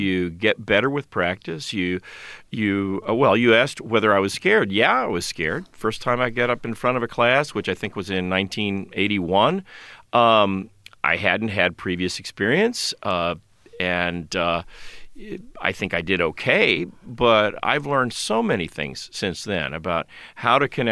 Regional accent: Lake Jackson, Texas, United States; Well, I grew up in Lake Jackson.

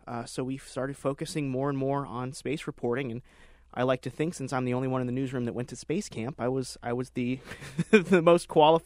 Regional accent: Florida, United States; I grew up in South Florida. I went to school down there in Broward County

